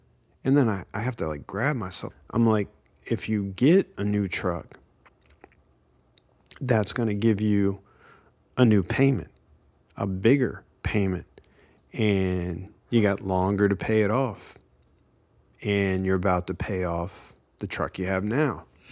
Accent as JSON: {"language": "English", "country": "United States", "said": "I'm very privileged in many ways because I'm American. I live in America."}